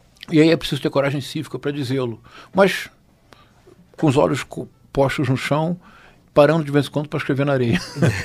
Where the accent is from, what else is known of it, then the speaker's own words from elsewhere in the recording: Rio de Janeiro, Brazil; Tanto eu cresci em Bento Ribeiro.